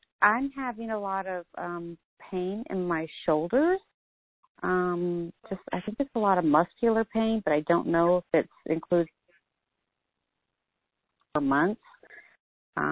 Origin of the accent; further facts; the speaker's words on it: Atlanta, Georgia, United States; I'm from Atlanta.